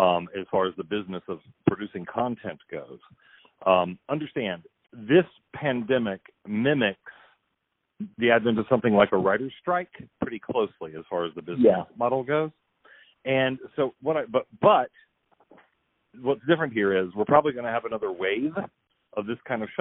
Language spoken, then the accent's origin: English; Greensboro, North Carolina, United States; That's me. I'm from Greensboro, North Carolina. We say hello.